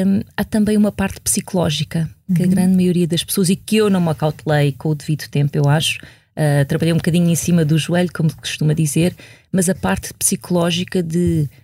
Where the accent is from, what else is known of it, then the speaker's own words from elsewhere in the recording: Portugal; Tenho cabelo claro, olhos castanhos, sou portuguesa, isso é quem eu sou.